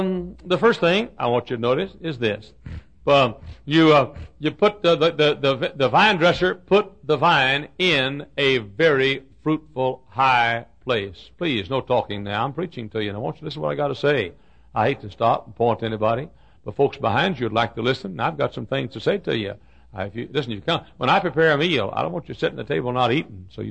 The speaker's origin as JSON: {"language": "English", "town": "Dallas", "region": "Texas", "country": "United States", "tie": "born or raised there", "said": "fashionable area of Dallas, Texas, the town that is my hometown."}